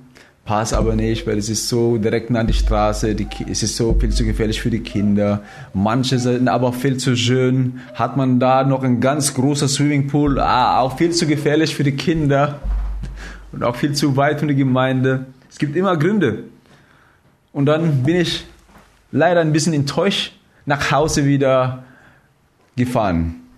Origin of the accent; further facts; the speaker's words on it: Philippines; German is a second language; now in Germany; In dem Land, wo ich herkomme, Philippinen, hey, das ist optionell.